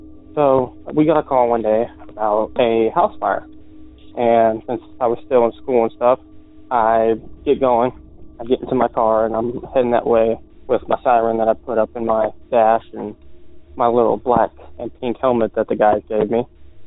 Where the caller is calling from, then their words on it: Virginia, United States; Hey Derek … I'm calling from Virginia about a story that happened to me back when I was a volunteer firefighter.